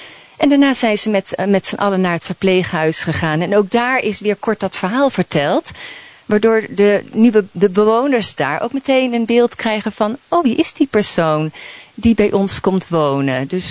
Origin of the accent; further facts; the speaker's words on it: North Brabant, Netherlands; also born or lived in Holland; Ik ben in Brabant opgegroeid, ben eigenlijk echt een Hollandse. Ik kom uit echt het Holland, maar wij verhuisden naar Brabant.